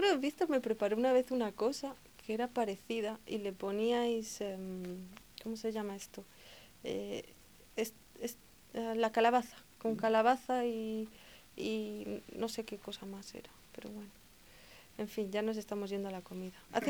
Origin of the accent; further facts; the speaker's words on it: Valladolid, Castile and León, Spain; Porque yo soy de Castilla, se supone que es la cuna del castellano y que hablamos muy bien, pero es todo mentira.